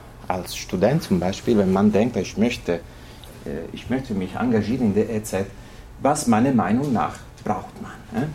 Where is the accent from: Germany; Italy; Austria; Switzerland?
Italy; Und ihr habt schon verstanden, ich bin Italiener, deswegen buonasera.